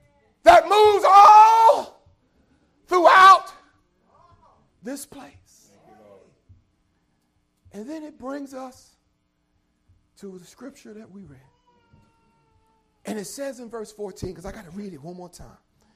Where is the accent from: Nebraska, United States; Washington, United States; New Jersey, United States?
New Jersey, United States; But where I grew up in Jersey, like this time of year, we go outside and they tell you, boy, you got to be careful.